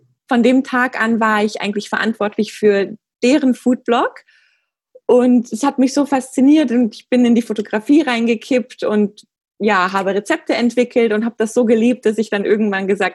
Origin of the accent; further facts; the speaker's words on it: Cologne, North Rhine-Westphalia, Germany; ich bin 34 Jahre alt. Ich komme ursprünglich aus Köln.